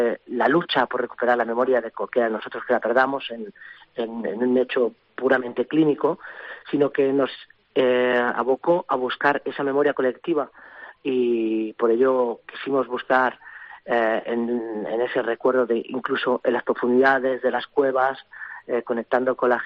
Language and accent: Spanish; Barcelona, Catalonia, Spain; yo soy de aquí de Barcelona